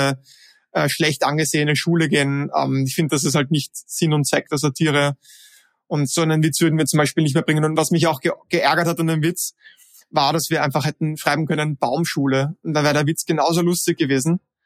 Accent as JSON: {"language": "German", "region": "Vienna", "country": "Austria", "said": "weil wir sind aus Wien, wir leben in Wien"}